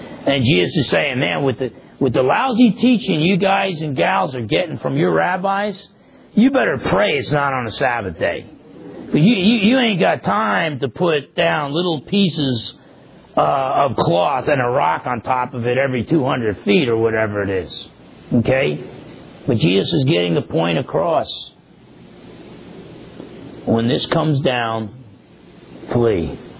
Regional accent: New Jersey, United States; and I never got hurt when I was growing up in New Jersey.

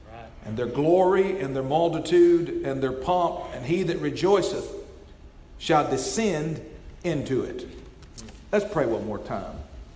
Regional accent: Kentucky, United States

